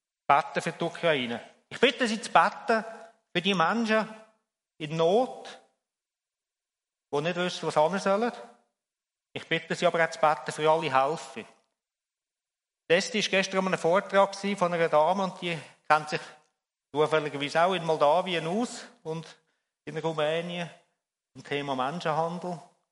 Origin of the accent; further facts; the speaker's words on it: Switzerland; Bei uns in der Schweiz ist ja das normal.